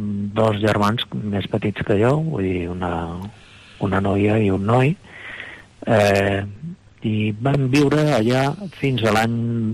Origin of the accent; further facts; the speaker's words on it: Iznájar, Andalusia, Spain; born there; vaig néixer a Iznájar, en concret a una de les pedanies. Iznájar és un municipi, que té un terme municipal molt gran, molt estès, però també molt disseminat. En un nucli que era el Remolino